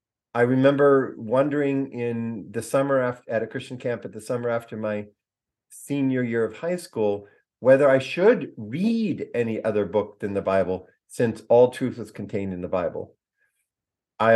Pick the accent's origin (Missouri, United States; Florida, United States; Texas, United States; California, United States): California, United States; So I'm a kid from the Redwood Forest and the Pacific Coast.